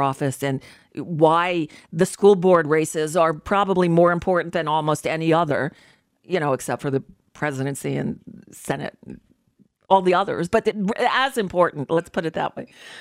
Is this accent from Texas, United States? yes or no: no; Florida, United States; But I grew up in South Florida in the 70s, and you got to know it.